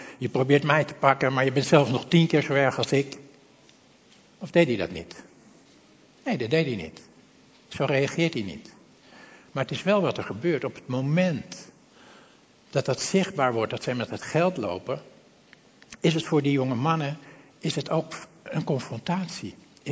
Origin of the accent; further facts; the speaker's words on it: Purmerend, North Holland, Netherlands; Ja, ik kom uit Purmerend, weet je. Ik weet niet hoe ver noordelijk de telefoons zijn doorgedrongen.